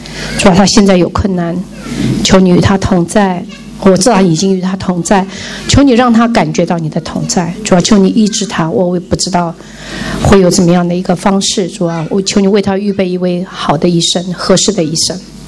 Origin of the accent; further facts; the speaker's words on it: Malaysia; 我也是女儿带来的，我也是从马来西亚来的。